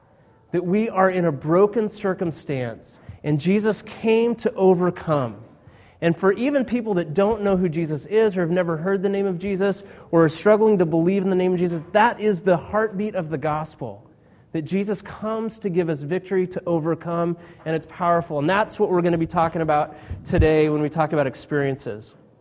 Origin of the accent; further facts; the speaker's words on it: Colorado, United States; born there; partly because I was born in Colorado, and so I grew up with that.